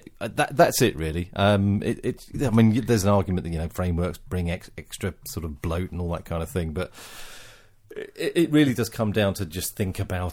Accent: England, United Kingdom; I am an Englishman, therefore my glass is half empty.

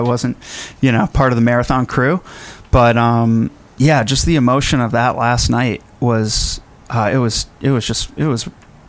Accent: West Hartford, Connecticut, United States; I grew up in West Hartford, so Hartford Fall 96, which was a blast.

